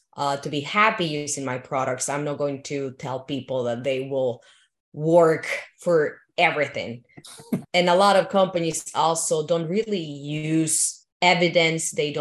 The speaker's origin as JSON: {"language": "English", "town": "Guadalajara", "region": "Jalisco", "country": "Mexico", "said": "So from my origins and my background, I'm from Guadalajara, Mexico."}